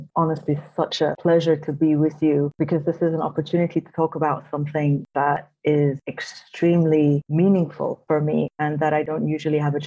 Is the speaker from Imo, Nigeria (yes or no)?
no; Lagos, Nigeria; So I grew up in Nigeria, in Lagos, and it was very clear that I was not of that place.